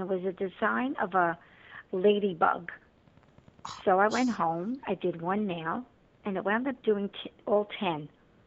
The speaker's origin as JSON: {"language": "English", "region": "New York", "country": "United States", "said": "Well, I'm originally from Lower Manhattan, of an Italian, Ukrainian, and Polish background. I lived in Lower Manhattan until I was 11"}